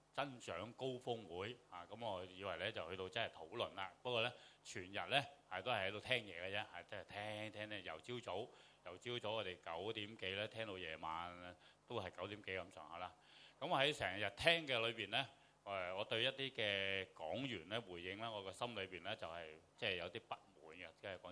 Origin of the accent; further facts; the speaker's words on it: China; 但系我哋系中国人，无论点样，我哋都觉得我哋嘅国家咧